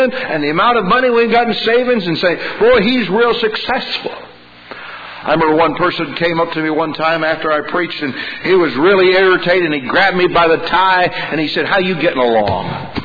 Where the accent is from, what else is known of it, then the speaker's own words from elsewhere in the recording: Canada; now in United States; I remember when my dad and I, we grew up in Canada. And when we came to the States here